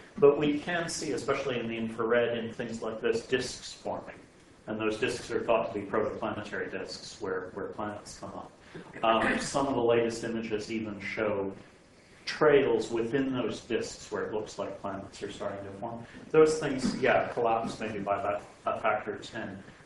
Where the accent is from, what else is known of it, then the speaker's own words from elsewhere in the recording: Canada; for many years was our main optical telescope as Canadian astronomers